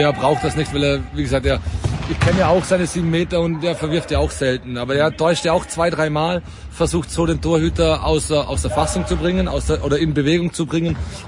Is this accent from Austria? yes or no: yes; Austria; für uns als Österreicher